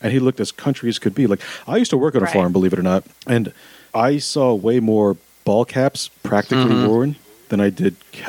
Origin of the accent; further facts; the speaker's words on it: South Carolina, United States; born there; I was born in South Carolina. I wore cowboy boots. I grew up listening to country music. I worked on a farm.